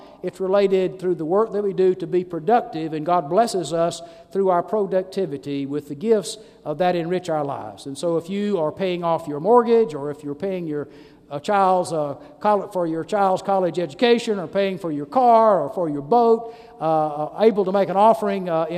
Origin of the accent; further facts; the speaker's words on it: Alabama, United States; I remember growing up around Fort Rucker.